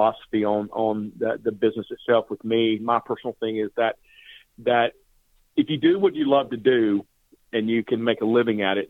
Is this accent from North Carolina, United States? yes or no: yes; North Carolina, United States; And actually, I was raised in North Carolina, and I was playing in this bar.